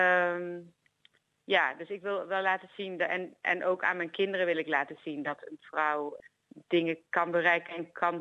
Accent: Netherlands; now in Australia; Ik ben een Nederlandse vrouw in Australië

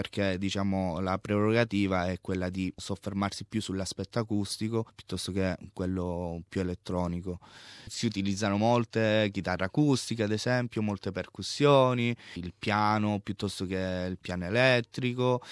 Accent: Calabria, Italy; Dei tasti dolenti della mia terra continua a essere appunto la disoccupazione, che come potete vedere anche qui porta tantissimi giovani a lasciare la propria terra. Non parliamo di Calabria

